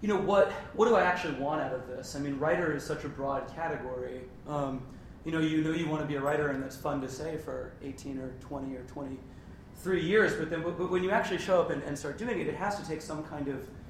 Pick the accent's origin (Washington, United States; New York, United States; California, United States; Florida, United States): Florida, United States; I mean, I grew up in Florida, and you didn't see that many.